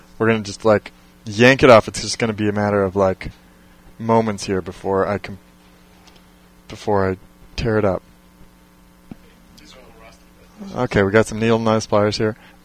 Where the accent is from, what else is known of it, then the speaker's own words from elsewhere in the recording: Bellevue, Washington, United States; I grew up in Bellevue.